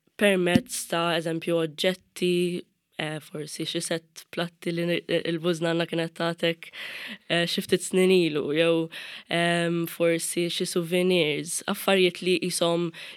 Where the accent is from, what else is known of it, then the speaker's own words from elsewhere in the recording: Mosta, Northern Region, Malta; jiena mill-Mosta ġifieri qatt ma kont mill-imdina, volja m'ngħix daqshekk il-bogħod.